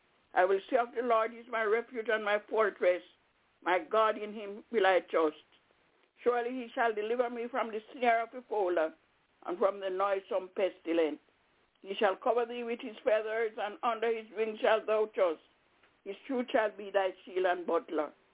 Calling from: Albany, New York, United States; I'm calling from Albany, New York.

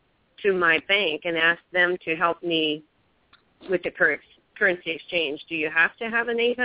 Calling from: Kansas City, United States; The Kansas City area.

